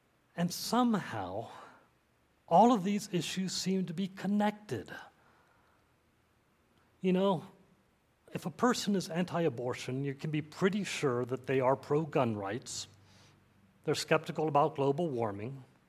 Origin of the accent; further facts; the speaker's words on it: Tallahassee, Florida, United States; moved away as an adult; Shortly after I moved to North Carolina from my hometown of Tallahassee, Florida, back in the mid-1980s